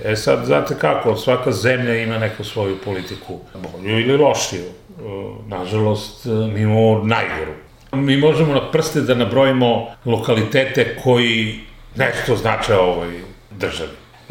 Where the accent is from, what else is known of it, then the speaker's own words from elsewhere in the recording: Serbia; Kao da oni imaju neku nacionalnu svest veću od naša, mi smo kao Srbi, narod nebeski.